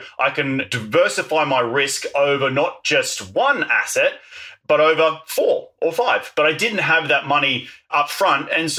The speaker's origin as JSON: {"language": "English", "country": "Australia", "moved": "yes", "lives_now": "United States", "said": "when I first moved to the United States, the barriers to entry here compared to my home country in Australia is so much lower."}